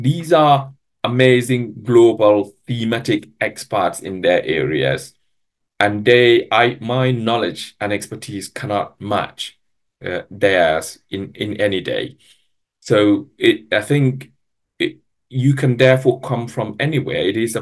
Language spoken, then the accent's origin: English; Gambia; Personally, I'm from the Gambia. It's a tiny little country in West Africa.